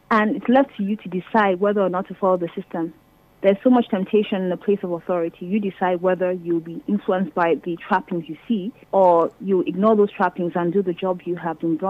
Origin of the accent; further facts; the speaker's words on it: Kaduna State, Nigeria; I'm from Kaduna State, and I'm a public relations officer for an investment firm.